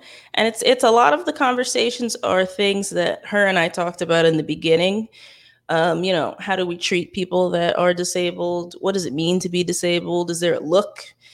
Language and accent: English; Florida, United States; I'm from South Florida through and through. So pretty much Miami, Fort Lauderdale area.